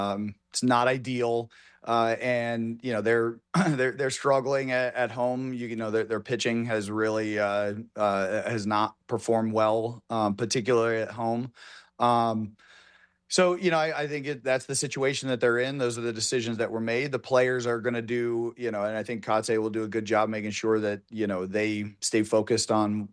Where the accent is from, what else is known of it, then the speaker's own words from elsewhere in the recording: Oregon, United States; But I grew up in Oregon, so I'm used to winters where you're practicing baseball inside